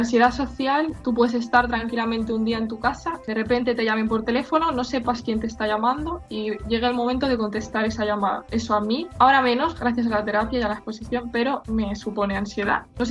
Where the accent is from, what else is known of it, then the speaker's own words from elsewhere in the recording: Manises, Valencian Community, Spain; tengo 24 años, soy de Manises